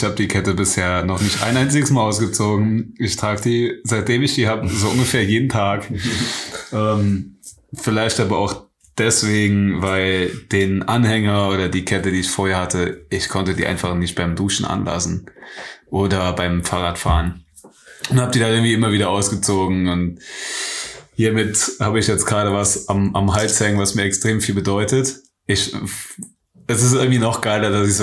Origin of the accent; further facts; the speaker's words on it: Trier, Rhineland-Palatinate, Germany; now in Cologne, Germany; ich bin ja in Trier aufgewachsen, habe da dann den Bachelor gemacht und bin dann nach Köln gezogen, um den Master zu machen.